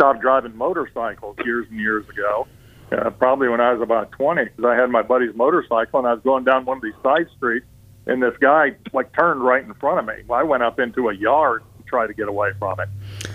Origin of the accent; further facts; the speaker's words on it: Dunedin, Florida, United States; I got a good friend of mine that we went to school together since San Jose Elementary School.